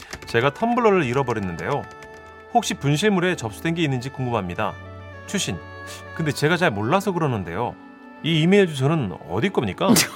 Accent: South Korea; 국적이요? 저 한국인데요.

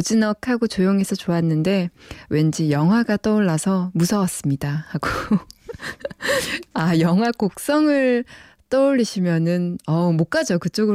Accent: Busan, South Korea; born there; 저도 부산 금정구에서 태어났거든요.

